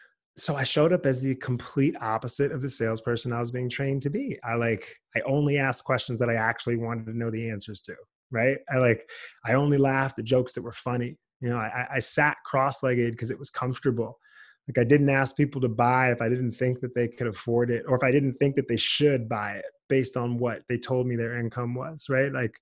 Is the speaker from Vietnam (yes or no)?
no; Los Angeles, California, United States; I was the kid, 15 years old, growing up in Los Angeles.